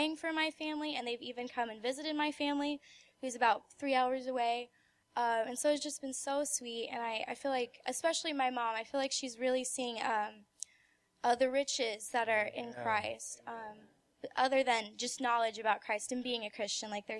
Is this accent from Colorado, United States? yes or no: yes; Fort Collins, Colorado, United States; from Fort Collins.